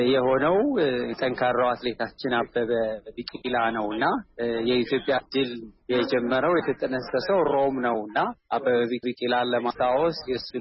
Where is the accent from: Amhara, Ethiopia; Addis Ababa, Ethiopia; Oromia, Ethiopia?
Addis Ababa, Ethiopia; እኔ የአዲስ አበባ ነው ተወልጄ ያደግኩት።